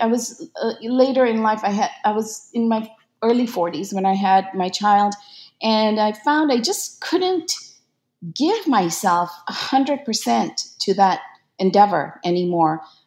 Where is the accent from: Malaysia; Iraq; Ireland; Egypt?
Malaysia; now in Brooklyn, United States; I was born and raised in Malaysia, and now I live in Brooklyn